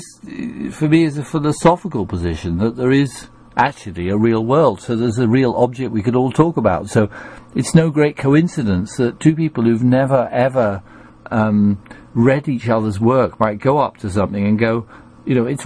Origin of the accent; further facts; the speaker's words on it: United States; which may be why, as an American, I find it possible to talk to you